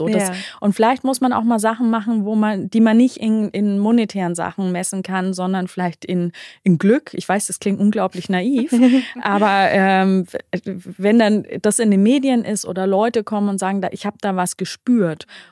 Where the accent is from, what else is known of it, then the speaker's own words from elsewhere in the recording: Ansbach, Bavaria, Germany; Aber ich komme ja ursprünglich aus Mittelfranken, man hört es vielleicht ein bisschen meiner weichen Sprache noch. Ich komme aus einer Kleinstadt Ansbach